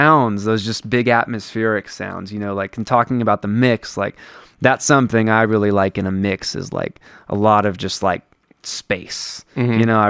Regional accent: Pocatello, Idaho, United States; And then I asked my friend … who I grew up with in Pocatello, who now lives in Portland, Oregon

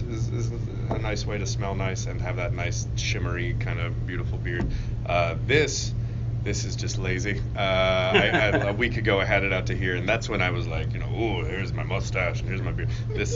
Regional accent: Texas, United States; Okay. So I'm Texan, so I feel obligated to say beef.

